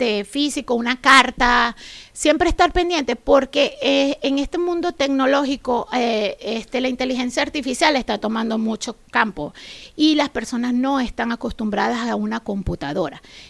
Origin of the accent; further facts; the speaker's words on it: Venezuela; En mi país, en Venezuela, era agente de seguros durante 6 años